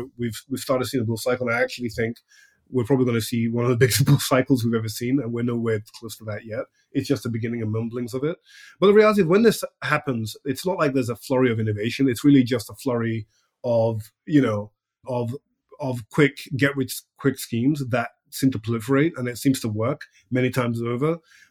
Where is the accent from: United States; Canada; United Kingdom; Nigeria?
Nigeria; I was originally born and raised in Nigeria, a company that really struggles financially.